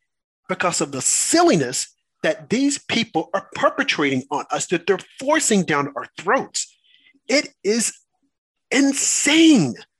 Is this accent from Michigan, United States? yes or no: no; Arkansas, United States; I look at my home state of Arkansas.